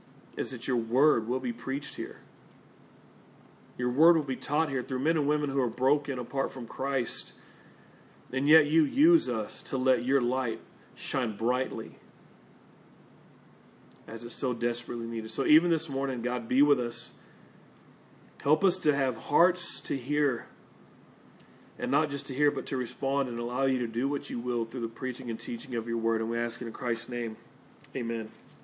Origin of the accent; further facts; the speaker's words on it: Texas, United States; Okay, I'm a Texan through and through, born and raised.